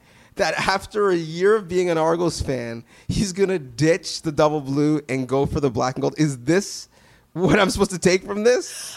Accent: Toronto, Ontario, Canada; I grew up in an Argos family. I grew up in Toronto, city kid. Entire family were double blue fans.

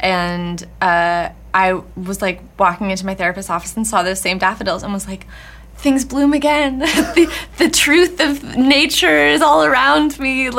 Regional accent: California, United States; I grew up in Southern California.

